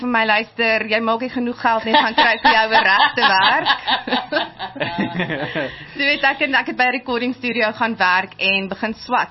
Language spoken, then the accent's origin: Afrikaans; Pretoria, Gauteng, South Africa; Ek kom van Pretoria af, born and bred, Centurion, as dit eintlik deel is van Pretoria.